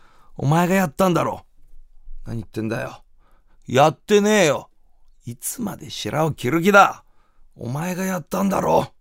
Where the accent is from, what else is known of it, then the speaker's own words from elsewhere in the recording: Kumamoto, Japan; 熊本県出身でございます。